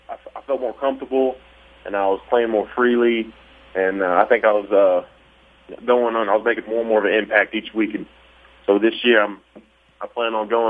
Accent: Oklahoma, United States; now in California, United States; I grew up in Oklahoma. So, and I was 4 hours away from Searcy, which was Harding University was at.

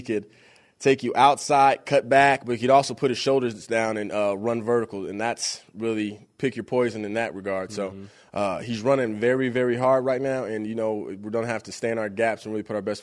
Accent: Denver, Colorado, United States; me growing up in Denver, I remember watching Jay Cutler for the Broncos

